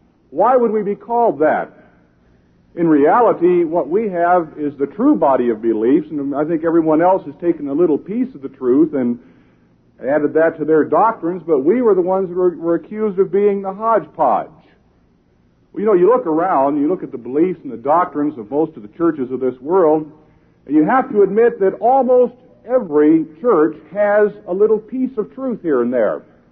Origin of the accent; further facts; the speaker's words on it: Alabama, United States; That's my home country, Alabama. That's not part of the United States.